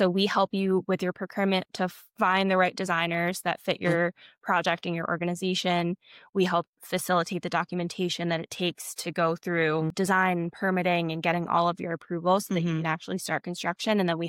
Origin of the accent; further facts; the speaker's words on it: Yonkers, New York, United States; I'm from Yonkers.